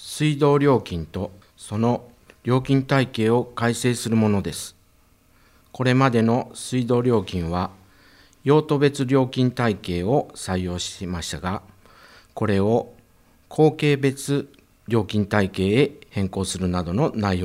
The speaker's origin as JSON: {"language": "Japanese", "town": "Seto", "region": "Aichi", "country": "Japan", "tie": "born or raised there", "said": "私も、瀬戸で生まれ育った64歳です。"}